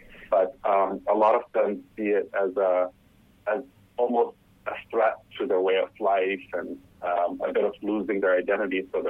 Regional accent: United Arab Emirates; I'm from the United Arab Emirates

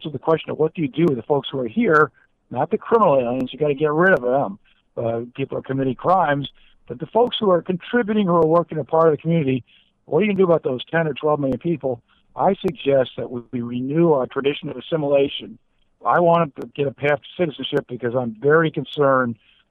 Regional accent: Mississippi, United States; Look, I'm from Mississippi. I recognize my path is narrow, but the kids around in Mississippi, they say, gosh, that's great.

